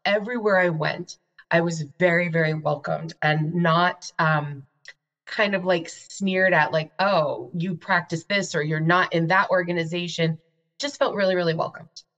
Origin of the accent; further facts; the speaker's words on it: New York, United States; So, in case you couldn't tell from hearing my voice, I am originally from New York. I grew up on Long Island, New York. It's a terrible place. Don't go there.